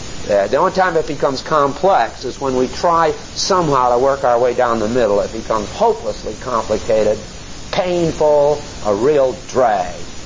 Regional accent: West Haven, Connecticut, United States; It was not like where I was raised in West Haven, Connecticut.

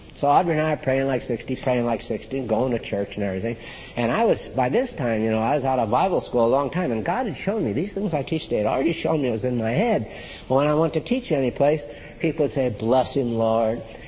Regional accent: Arizona, United States; And I said, "Well, I'm from Arizona. I have a Bachelor of Arts in Education, but I also have a minor in music, and I have a year teaching high school music."

